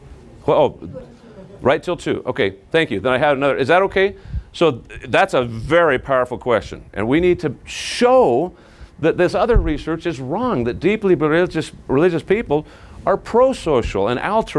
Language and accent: English; Arizona, United States; as an LDS kid growing up in Arizona